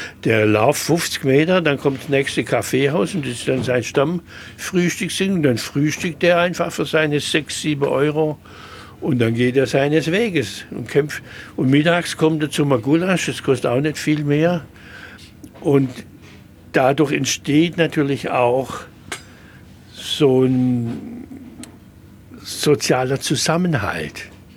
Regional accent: Schwäbisch Gmünd, Baden-Württemberg, Germany; ich komme ja aus Schwäbisch Gmünd. Das ist ja in leichtsinnigster Art und Weise katholisch mit der ganzen Festerei.

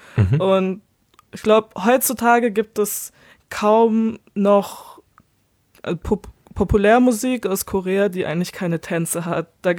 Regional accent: Baden-Württemberg, Germany; bei uns in Baden-Württemberg heißt es Fastnet

